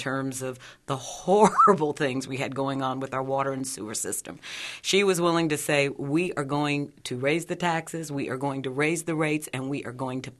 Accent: Louisville, Kentucky, United States; moved away as an adult; I've been here 33 years. I came from Louisville, Kentucky, and I came for a job

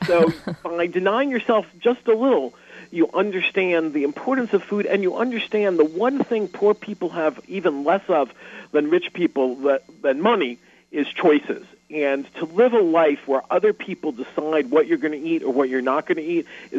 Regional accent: New York, United States; I was just in Pittsburgh this morning, returning home to my hometown of New York

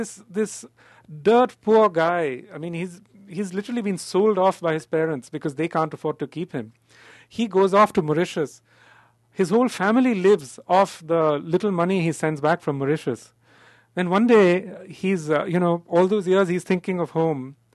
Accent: India; when I was growing up in India, this aspect of our diaspora just didn't exist for us.

